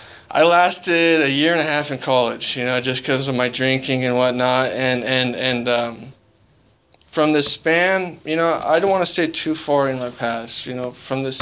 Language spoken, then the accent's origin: English; Omaha, Nebraska, United States; moved away as an adult; I was homeless in Omaha. That's where I'm from. I grew up in the Midwest, and I didn't have anywhere to go.